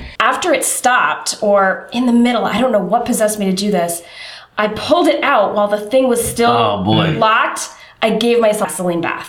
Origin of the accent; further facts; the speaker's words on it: Minnesota, United States; Well, I'm from Minnesota, so